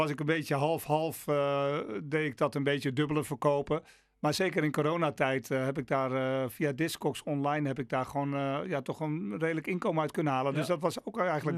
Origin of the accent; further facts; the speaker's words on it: Hillegom, South Holland, Netherlands; Ik ben opgegroeid in Hillegom, die omgeving.